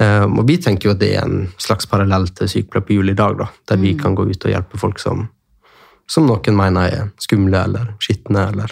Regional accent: Jølster, Vestland, Norway; also born or lived in Oslo; jeg kommer fra Jølster, Sogn og Fjordane, men jeg bodde i Oslo i 10-15 år.

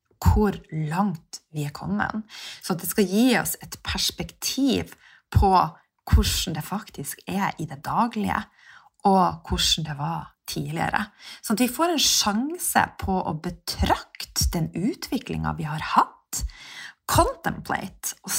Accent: Mexico; Norwegian is a second language; moved away; Men også når jeg kom fra Mexico

